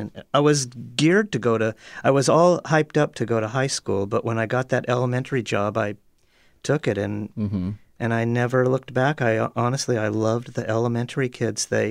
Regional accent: Seattle, Washington, United States; now in Athens, United States; In Seattle.

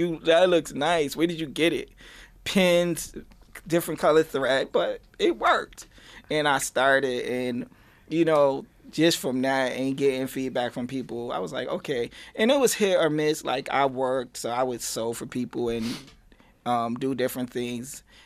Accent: Baltimore, Maryland, United States; now in Rochester, United States; Yes, I am from Baltimore, Maryland.

